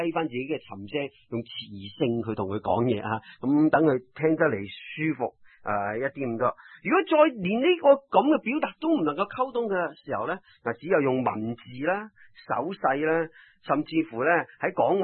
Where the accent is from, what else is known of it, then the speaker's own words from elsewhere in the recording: Guangdong, China; 我哋广东人最好讲嘅一句说话就是执生